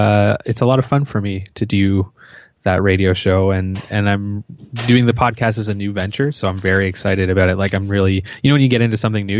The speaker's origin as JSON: {"language": "English", "town": "Yarmouth", "region": "Nova Scotia", "country": "Canada", "said": "I'm from Yarmouth, which is in Nova Scotia."}